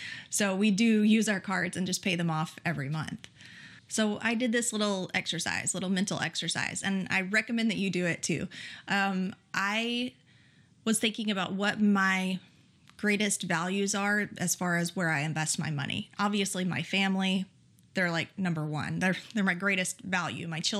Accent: Texas, United States; also born or lived in Arizona / California; now in Oregon, United States; And of course, I grew up in Texas and now I'm over here in Oregon

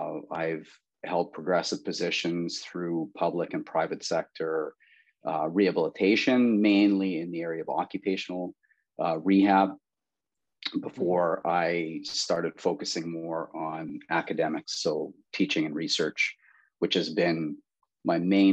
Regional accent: Saskatchewan, Canada; So I'm originally from Saskatchewan, grew up in Saskatchewan, went back out west and worked at a center.

